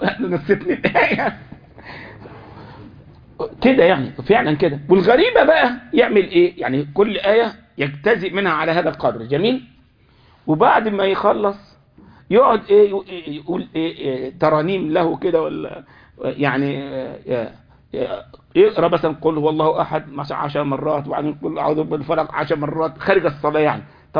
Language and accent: Arabic; Egypt; هو طبعا أكثر أطول قراءة في رمضان هي عند الشيخ أسامة عندنا في مصر، واضح.